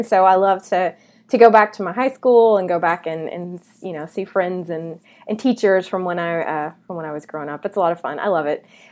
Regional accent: Bee Branch, Arkansas, United States; The town I grew up in Arkansas really is a tiny, tiny little town. It's called Bee Branch. That's the name of the town.

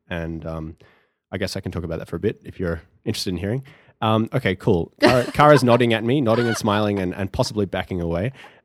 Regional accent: Australia; moved away as an adult; now in United States

